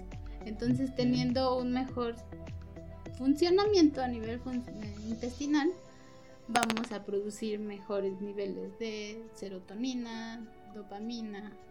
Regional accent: Mexico; O sea, somos mexicanos, somos humanos

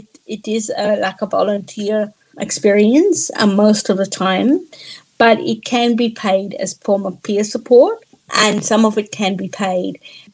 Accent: India; born there; moved away; also born or lived in New Zealand / Australia; I was born in India and I moved to New Zealand and Australia

